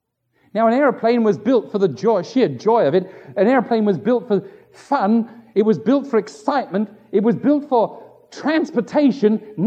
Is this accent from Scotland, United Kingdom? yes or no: no; London, United Kingdom; I grew up in London.